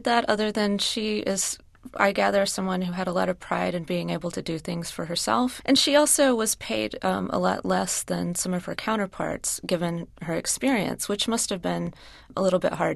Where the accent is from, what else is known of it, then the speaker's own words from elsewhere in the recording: the South, United States; so many beach communities that I had grown up going to as a child growing up in the South.